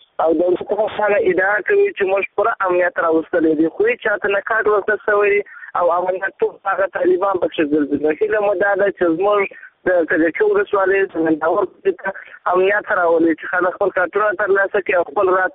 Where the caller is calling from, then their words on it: Helmand, Afghanistan; زه افغان یم او د هلمند ولایت څخه مې تاسو ته زنګ وهلی.